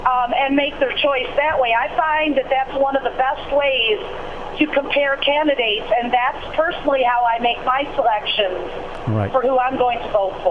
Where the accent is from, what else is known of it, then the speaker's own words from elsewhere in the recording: Michigan, United States; I'm from Michigan